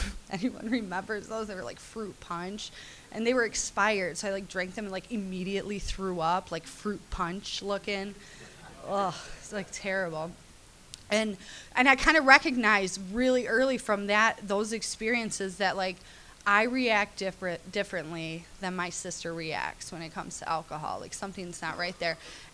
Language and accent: English; Chicago, Illinois, United States; So I'm from Chicago, so welcome to my Chicago friends.